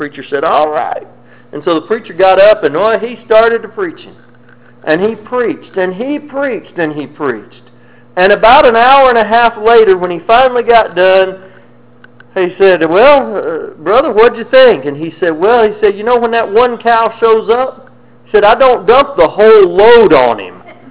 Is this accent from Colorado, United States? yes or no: yes; Colorado, United States; moved away; I grew up in Colorado, and you know, in Colorado you get a lot more snow than we do down here.